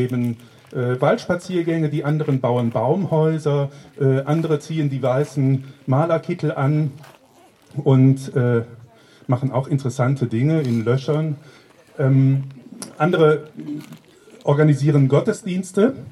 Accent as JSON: {"language": "German", "town": "Mönchengladbach", "region": "North Rhine-Westphalia", "country": "Germany", "said": "Ich komme aus Mönchengladbach und wollte ein kleines Crowdfunding ganz kurz vorstellen hier."}